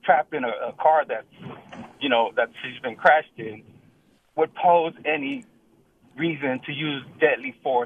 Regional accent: San Francisco, California, United States; I was raised in the Bayview

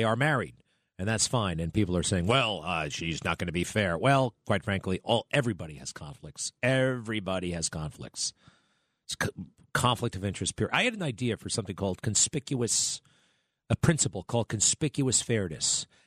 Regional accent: Long Island, New York, United States; I grew up on Long Island. I thought everything was the city.

